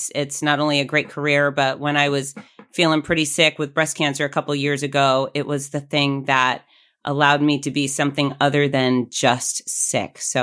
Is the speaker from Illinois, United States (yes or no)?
no; Florida, United States; It seems like everybody enjoyed my home state, which I was happy to welcome and host you all here.